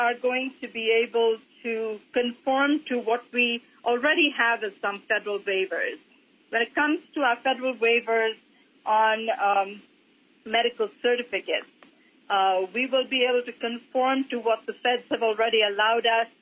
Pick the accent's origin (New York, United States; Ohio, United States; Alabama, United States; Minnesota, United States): Minnesota, United States; I want to first say, as a Minnesotan, I am so very proud of our legislators